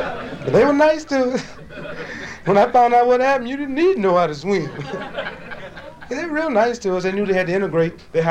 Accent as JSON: {"language": "English", "town": "St. Louis", "region": "Missouri", "country": "United States", "tie": "born or raised there", "said": "Born and raised in St. Louis, Missouri, but we had our problems there."}